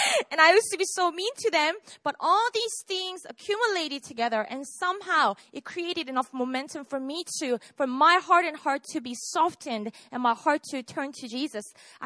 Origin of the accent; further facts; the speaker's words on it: Busan, South Korea; also born or lived in Seoul; I was born and raised in Busan, and I moved to Seoul when I was 18 to go to the college that I got into.